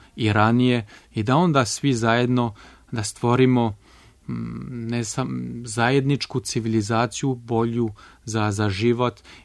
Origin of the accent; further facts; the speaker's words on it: France; now in Serbia; život u Srbiji mi se sviđa. Ja sam imao srećno detinjstvo u Francuskoj, a ja sam siguran da moja ćerka će imati prelepo i srećno detinjstvo ovde u Srbiji.